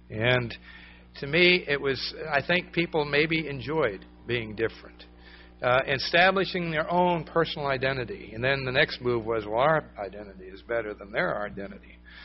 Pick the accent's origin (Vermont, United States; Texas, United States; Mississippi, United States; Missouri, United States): Vermont, United States; And I can remember a taste of it in the little hill town that I lived in growing up in Vermont. I lived in a town of 400 people.